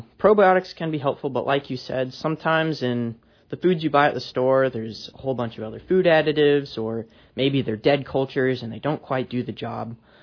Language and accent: English; Springfield, Missouri, United States; So originally I'm from Springfield, Missouri.